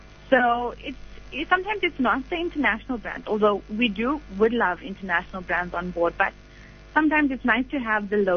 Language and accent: English; Durban, KwaZulu-Natal, South Africa; now in Bloemfontein, South Africa; I'm from Durban, but living in Bloemfontein.